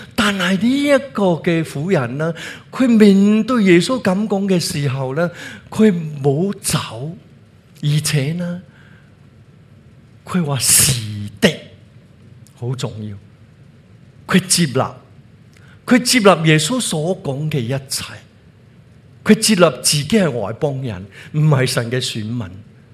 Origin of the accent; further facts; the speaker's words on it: Hong Kong; 因为我们香港人都是很流行这种配得的文化